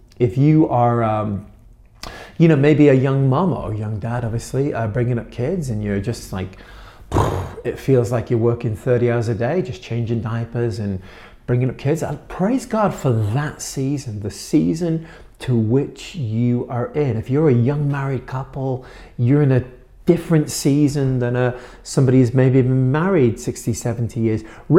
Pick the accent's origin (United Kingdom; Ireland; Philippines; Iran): United Kingdom; England; now in United States; I grew up in England. We have lots of seasons in England and they're all horrible.